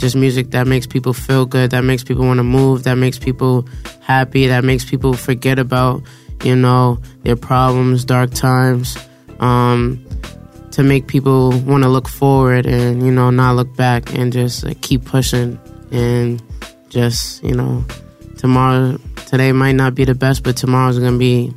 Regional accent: Amityville, New York, United States; I'm from Amityville, New York. That's in Long Island.

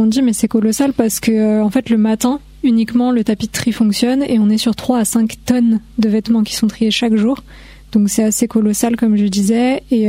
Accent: Ozoir-la-Ferrière, Île-de-France, France; Pas tous, moi je suis d'Ozoir, la Ferrière.

